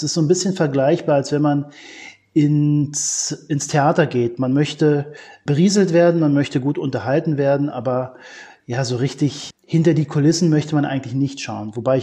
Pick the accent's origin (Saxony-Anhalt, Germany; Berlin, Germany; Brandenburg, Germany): Berlin, Germany; born there; Ich bin 1976 in Berlin geboren